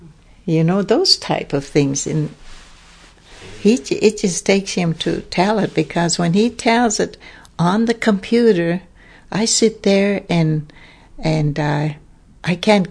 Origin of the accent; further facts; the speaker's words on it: Yellowtail, Montana, United States; I am from Yellowtail, Montana, and that's at the foothills of the Little Bighorn.